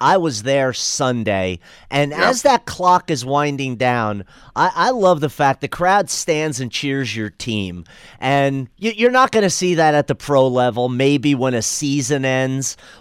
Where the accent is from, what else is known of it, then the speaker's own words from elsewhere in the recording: New York, United States; No, actually, considering as a New Yorker, I didn't like either team.